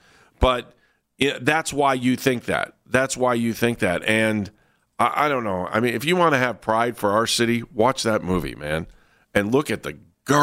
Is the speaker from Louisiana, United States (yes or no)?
no; Cleveland, Ohio, United States; I'm from Cleveland.